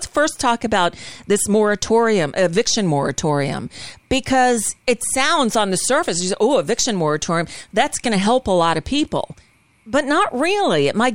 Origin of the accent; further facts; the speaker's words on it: United States; As an American, it's embarrassing.